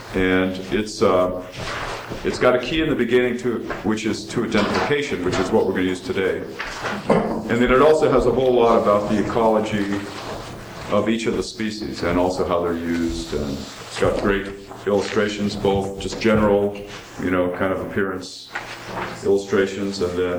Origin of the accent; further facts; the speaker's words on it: New England, United States; I knew the trees, and I came from New England.